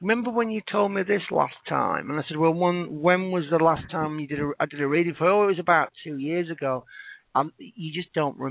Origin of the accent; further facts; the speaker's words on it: Blackpool, North West England, United Kingdom; all the way from the UK, actually from my hometown, Blackpool.